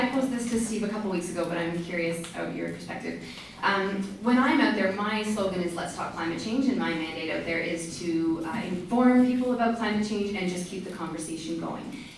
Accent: Guelph, Ontario, Canada; I'm from Guelph.

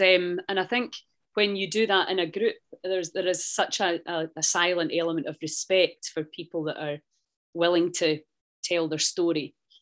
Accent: United Kingdom; Sorry about being British, is our sense of humour, I believe, still is like second to none.

